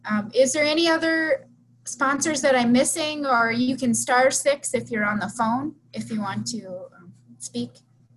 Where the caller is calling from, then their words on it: Minnesota, United States; I am calling from Minnesota.